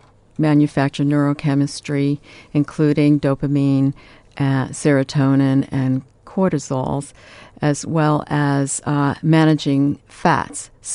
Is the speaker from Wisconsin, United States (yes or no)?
no; New York, United States; My latest place is Arizona, where my grown children live, and I'm originally from New York.